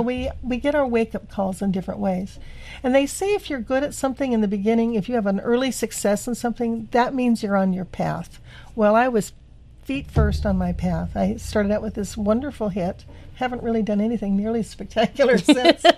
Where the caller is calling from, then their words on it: California, United States; And I called him and I said, I'm calling from California.